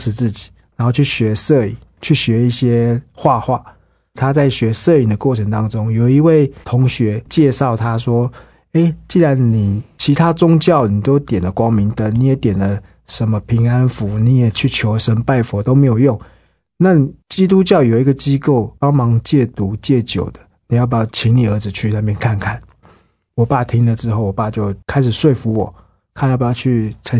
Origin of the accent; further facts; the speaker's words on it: Wanhua, Taipei, Taiwan; 因为我小时候在万华长大，家里也在市场里面工作